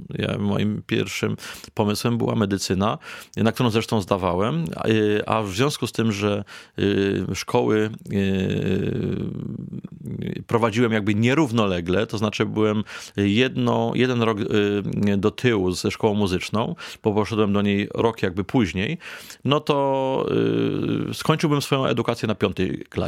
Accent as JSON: {"language": "Polish", "town": "Tarnobrzeg", "region": "Subcarpathian Voivodeship", "country": "Poland", "tie": "born or raised there", "said": "W miejscowości, w której się urodziłem, w Tarnobrzegu, otworzyli szkołę muzyczną. Akurat miałem wtedy lat 7."}